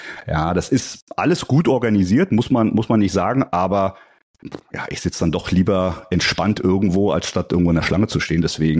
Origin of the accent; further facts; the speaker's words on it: Berlin, Germany; Ja, ich bin Berliner.